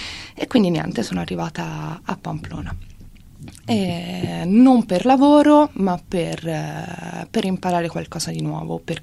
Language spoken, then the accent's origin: Italian; Pisa, Tuscany, Italy; moved away as an adult; sono pisana, quindi toscana, ho 32 anni e sono arrivata qui a fine del 2015.